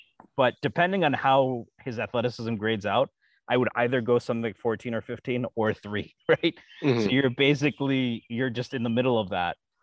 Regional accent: Stamford, Connecticut, United States; I mean, it's first of all, I grew up in Stanford. So if I sincerely hope that if you can grow up near New York City

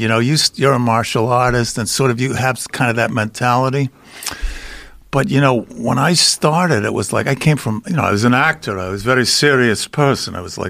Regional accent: Charlestown, Massachusetts, United States; I've kind of got this thing about people fighting and growing up in Charlestown.

